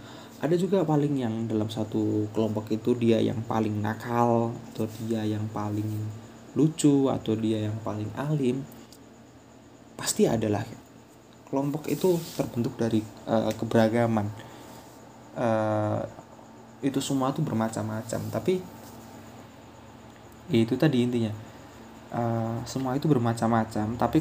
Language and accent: Indonesian; Java, Indonesia; kita orang Jawa yang keras gitu loh.